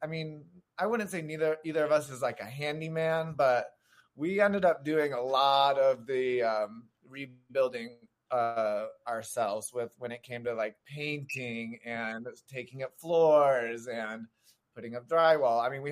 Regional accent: Detroit, Michigan, United States; So I grew up in Detroit, Metro Detroit, Michigan area, where I trained at a competitive dance studio.

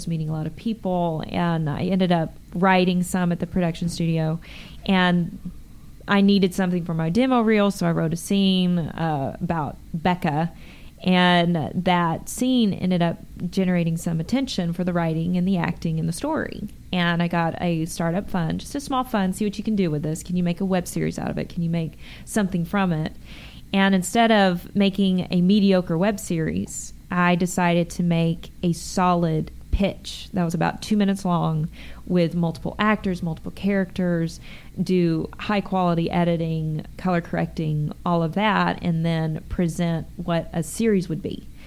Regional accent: West Texas, Texas, United States; I was raised in West Texas. You got this accent

